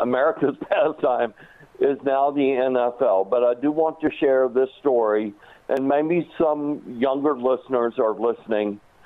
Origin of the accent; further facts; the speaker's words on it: Alabama, United States; now in New Orleans, United States; since I'm from Alabama originally, although I live in New Orleans